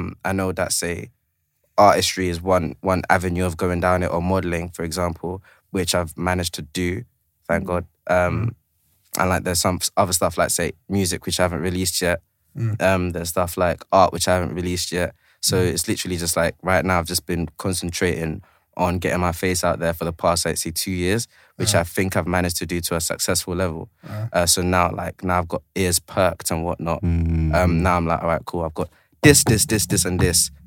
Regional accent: London, United Kingdom; I'm originally from South, but catch me on Kingsland now.

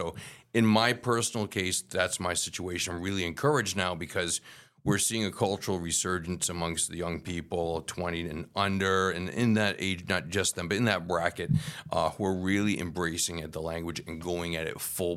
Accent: United States; particularly growing up in the States, where if you stand out, you really stand out.

